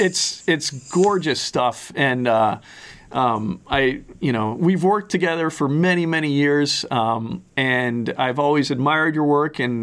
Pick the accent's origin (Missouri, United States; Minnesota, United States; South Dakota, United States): Minnesota, United States; technically at 32, you learn this stuff as a Minnesotan.